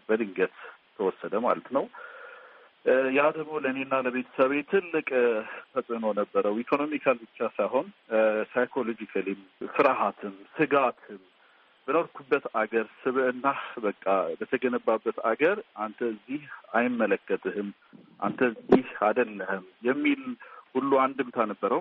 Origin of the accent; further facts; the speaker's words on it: Gondar, Amhara, Ethiopia; እኔ ጎንደር ልጅ ነኝ። ጎንደር ነው ተወልጄ ያደግኩት። ከቄስ ትምህርት ቤት እስከ ሀይ ስኩል ድረስ ጎንደር ነው የተማርኩት ያደግኩት።